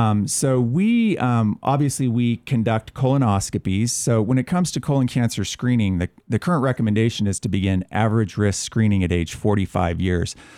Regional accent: Winnemucca, Nevada, United States; Well, I'm from Northern Nevada, Winnemucca, if you know where that is, Nevada.

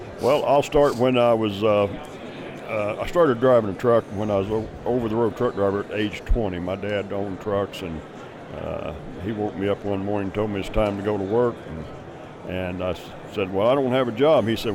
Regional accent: Wayne City, Illinois, United States; I grew up in Wayne City, Illinois, which is a little town in southern Illinois.

